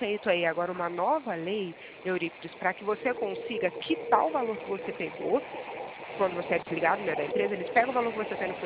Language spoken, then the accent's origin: Portuguese; Cordeirópolis, São Paulo, Brazil; Nós somos de Corderópolis, interiorzinho aqui de São Paulo.